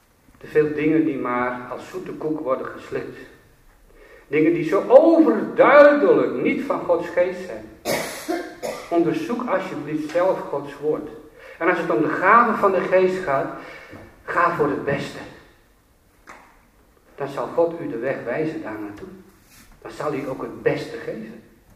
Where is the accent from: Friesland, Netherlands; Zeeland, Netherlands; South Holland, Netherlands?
Friesland, Netherlands; Dokkum; born there; Dan zegt hij zo van, waar ben je ook alweer geboren? Ik zeg, nou in Dokkum.